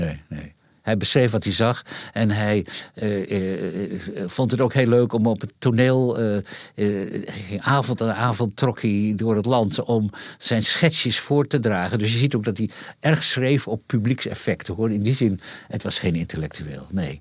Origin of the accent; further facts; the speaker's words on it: Leeuwarden, Friesland, Netherlands; Ook in Leeuwarden, waar ik opgroeide.